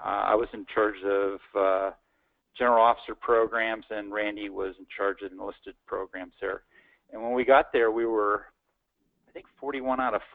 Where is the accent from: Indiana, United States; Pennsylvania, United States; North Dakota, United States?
Pennsylvania, United States; Pittsburgh; so I was from the Pittsburgh area, and I requested and got Navy recruiting in Pittsburgh